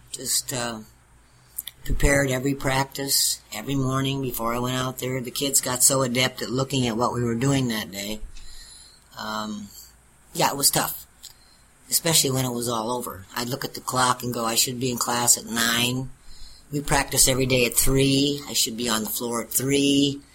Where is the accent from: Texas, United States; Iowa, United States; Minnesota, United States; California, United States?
Iowa, United States; I'm from Iowa. I didn't even know what a taco was.